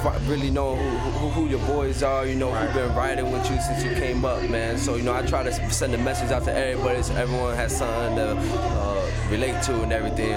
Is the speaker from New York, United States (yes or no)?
yes; New York, United States; moved away as an adult; now in Charlotte, United States; You know, I'm from New York, you know. So I moved out here out in June, man, so you know, but I'm loving the city out here, man. So you know, I'm starting to rep Charlotte now with our music.